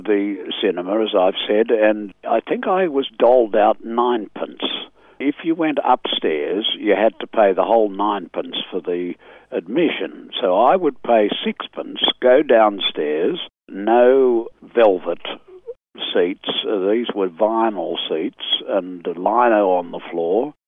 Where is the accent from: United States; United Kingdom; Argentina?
United Kingdom; But being British, it's hard to explain it now to young Australians, but we felt we were part of a big world family of English-speaking countries